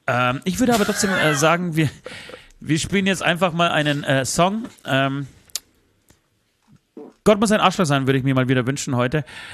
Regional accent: Tychy, Silesian Voivodeship, Poland; nach Katowice, da wo meine Oma herkommt, da wo ich herkomme. Beziehungsweise ich komme aus Tichau, das liegt gleich neben Katowice.

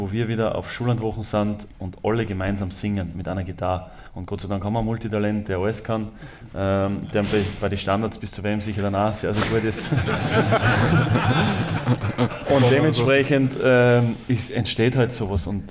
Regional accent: Austria; also wir sind Österreicher, diese ganze Mannschaft identifiziert sich mit dem Land.

